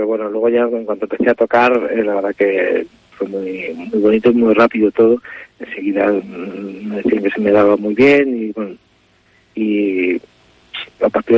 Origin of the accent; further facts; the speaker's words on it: Basque Country, Spain; born there; era probablemente el instrumento más popular en la zona donde yo nací